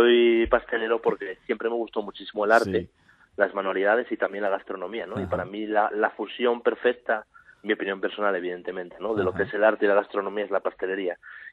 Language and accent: Spanish; Asturias, Spain; tenían una pastelería allí en mi pueblo, en Asturias.